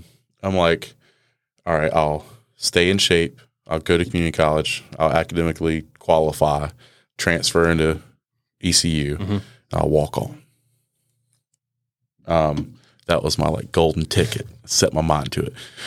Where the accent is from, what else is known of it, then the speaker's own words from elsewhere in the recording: United States; No, yeah, I'm a local guy.